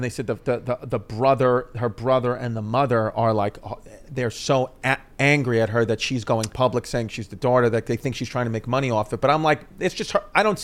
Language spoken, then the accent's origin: English; Queens, New York, United States; I grew up in Queens.